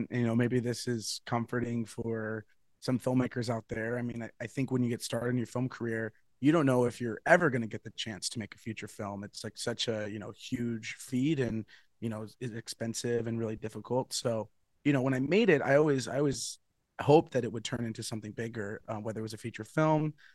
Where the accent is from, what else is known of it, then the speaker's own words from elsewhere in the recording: Ketchikan, Alaska, United States; I grew up in Ketchikan and felt like I owed so much to the city for how they supported me to explore arts professionally.